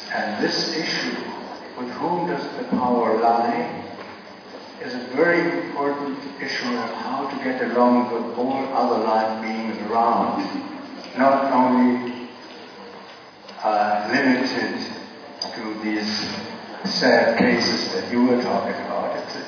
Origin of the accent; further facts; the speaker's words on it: Munich, Bavaria, Germany; I'm a sociologist from Munich in Germany